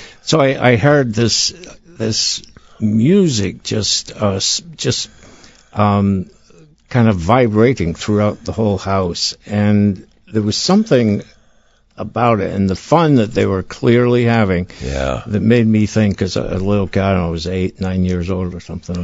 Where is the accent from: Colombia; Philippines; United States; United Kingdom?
United Kingdom; Scotland; So growing up in Scotland at that time, and this is quite a while ago now